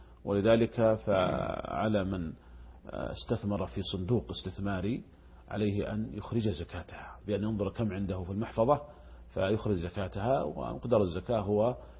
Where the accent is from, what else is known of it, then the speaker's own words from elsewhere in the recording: Saudi Arabia; الشركات عندنا في المملكة العربية السعودية ملزمة بدفع زكواتها